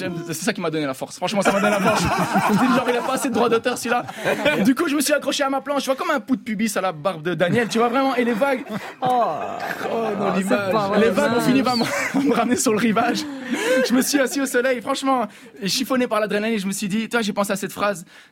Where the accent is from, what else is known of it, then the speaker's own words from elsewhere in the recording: Brussels, Brussels-Capital Region, Belgium; Moi, je viens de Bruxelles